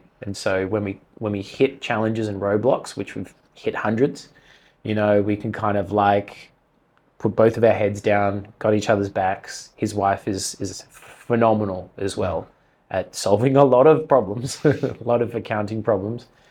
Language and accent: English; Australia; we're Australian